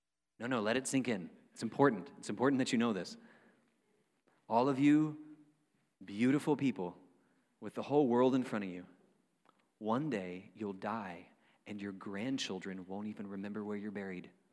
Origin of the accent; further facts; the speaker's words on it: Panama City Beach, Florida, United States; I grew up in Panama City Beach, Florida. It's basically the same thing.